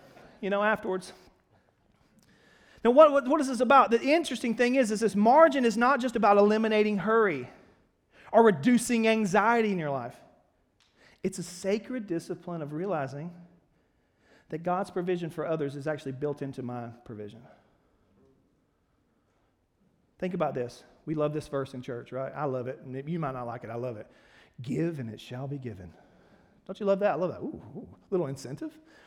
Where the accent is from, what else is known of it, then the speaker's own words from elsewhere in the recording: Alabama, United States; I grew up in Alabama, man. When we had tons of revivals in Alabama, which is always interesting.